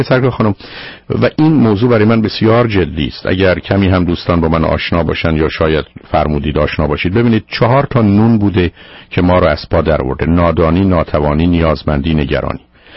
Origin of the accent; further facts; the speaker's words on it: Iran; من ایرانی هستم